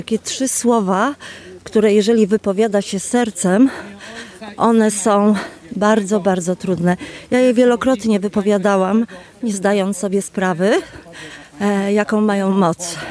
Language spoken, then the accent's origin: Polish; Ostrów Wielkopolski, Greater Poland Voivodeship, Poland; Ostrów Wielkopolski.